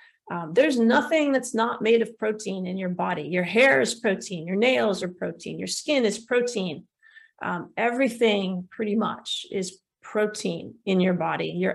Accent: United States; I mean, I grew up in the United States. We just had a Caribbean culture in our family.

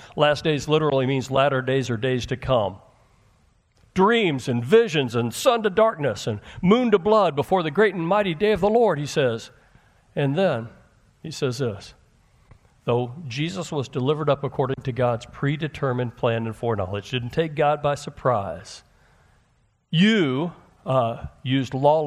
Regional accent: Texas, United States; I grew up in Texas, so I remember the sound of like hurricanes and tornadoes.

